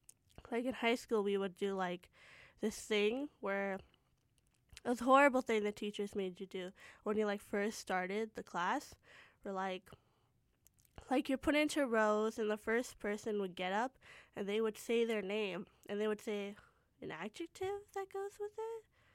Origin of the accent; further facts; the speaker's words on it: Surrey, British Columbia, Canada; Guildford Mall back in my hometown, Surrey. But not really in that part of Surrey. It's in the Guildford area.